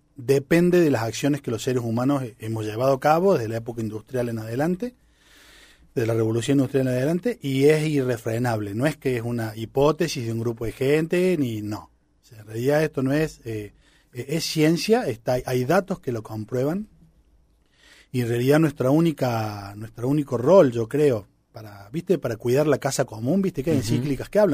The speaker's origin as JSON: {"language": "Spanish", "town": "Salsacate", "region": "Córdoba", "country": "Argentina", "tie": "born or raised there", "said": "tuve la posibilidad de irme a Salzacate, que es mi pueblo."}